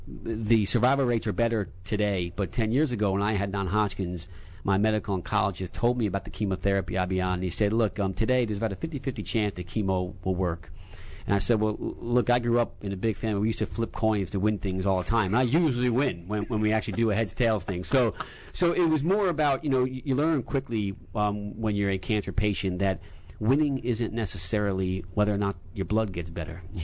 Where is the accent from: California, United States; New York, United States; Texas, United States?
New York, United States; Newburgh; also born or lived in Poughkeepsie; I grew up in New York, in the Hudson Valley, in Newburgh, New York, and Poughkeepsie, and I'm the middle of five children spread over 7 years.